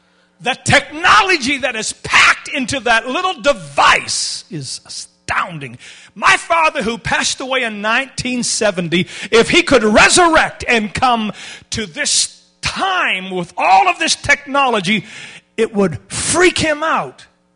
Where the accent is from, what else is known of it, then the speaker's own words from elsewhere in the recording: Canada; accent: Canadian; And it could be just my Canadian accent.